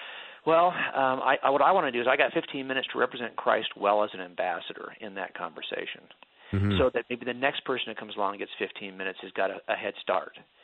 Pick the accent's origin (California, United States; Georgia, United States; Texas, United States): California, United States; I mean, I'm a Californian. And if you doubted that, I could pull out my driver's license and I can show you that I'm here in California. I was born and raised here.